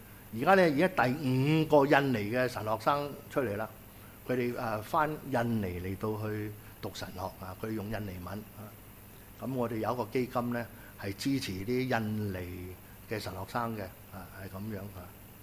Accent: Guangdong, China; 即係我哋廣東人咧學話有時都楞下我哋自己嘅觀念啊。

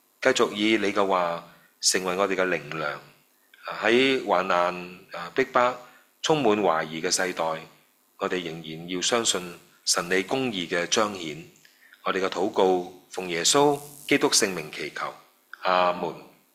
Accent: China; 我哋中國人咧最興嗰句嘅啦即係若然未報咧，就時辰啊未到嘅啫

